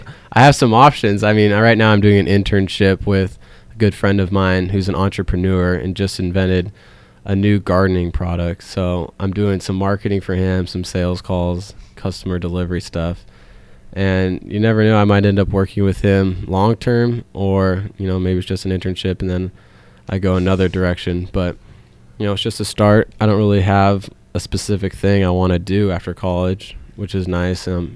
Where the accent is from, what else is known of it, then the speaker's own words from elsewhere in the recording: California, United States; I'm from Southern California in Orange County, so it wasn't much of a change climate-wise, and it all worked out.